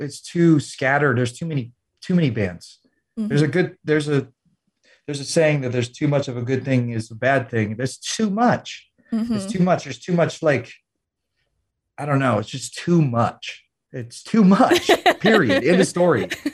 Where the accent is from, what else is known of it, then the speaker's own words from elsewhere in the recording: Las Vegas, Nevada, United States; Vegas is my hometown.